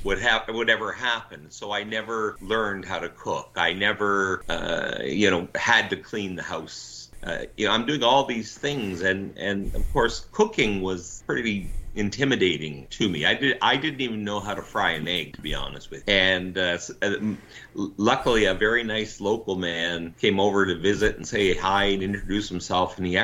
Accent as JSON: {"language": "English", "region": "Ontario", "country": "Canada", "tie": "born or raised there", "said": "I was born and raised in the Niagara region in Ontario, and that's where I've spent my life."}